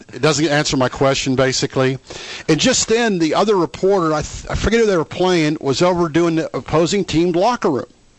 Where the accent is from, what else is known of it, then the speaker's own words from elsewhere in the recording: Pennsylvania, United States; When I came down here from Pennsylvania, I'd never been further west than Dayton, Ohio, and I was a big Penn State fan